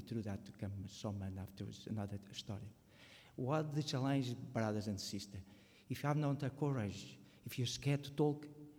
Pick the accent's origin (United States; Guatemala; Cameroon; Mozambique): Mozambique; The one thing I want to share is that I grew up in Mozambique.